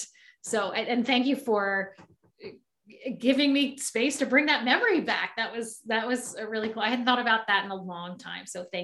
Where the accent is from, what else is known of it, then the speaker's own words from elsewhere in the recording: Baltimore, Maryland, United States; As you may or may not know, I grew up in Baltimore, Maryland.